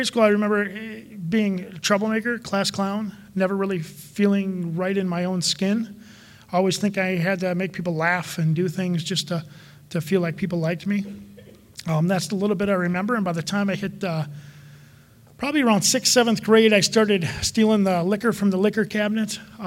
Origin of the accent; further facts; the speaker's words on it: Waukesha, Wisconsin, United States; also born or lived in Milwaukee; I was born in Milwaukee and transplanted to Waukesha when I was in kindergarten.